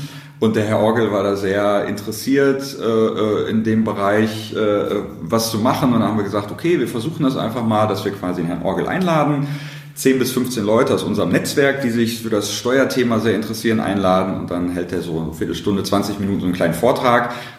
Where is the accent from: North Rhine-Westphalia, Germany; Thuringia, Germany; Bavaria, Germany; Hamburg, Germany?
North Rhine-Westphalia, Germany; Dortmund; born or raised there